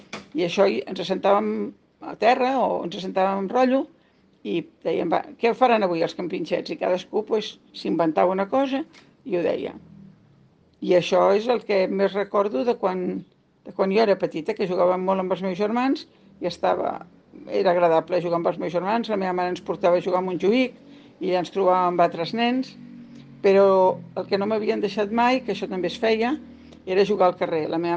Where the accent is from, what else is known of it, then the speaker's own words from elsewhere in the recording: Barcelona, Catalonia, Spain; tinc 77 anys i sóc de Barcelona, vaig néixer a Barcelona i he viscut tota la vida a Barcelona.